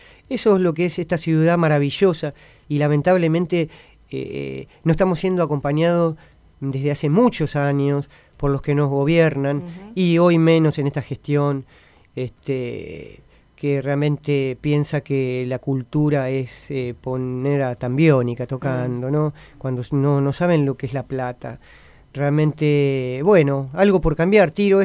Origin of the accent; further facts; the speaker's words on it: Buenos Aires, Argentina; Barrio Mondongo, genial, de toda mi vida, soy del Mondongo